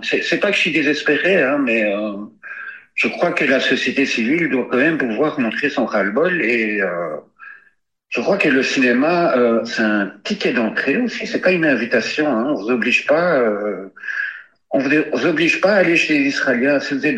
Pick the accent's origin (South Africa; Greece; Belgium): Belgium; moi, je suis d'origine juive, je suis belge, je suis artiste